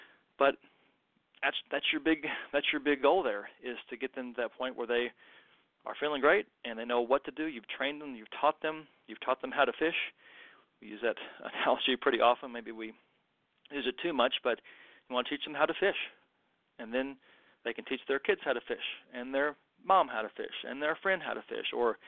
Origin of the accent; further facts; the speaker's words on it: Kentucky, United States; Born and raised in Kentucky, if you couldn't tell by my accent, the pokes out sometimes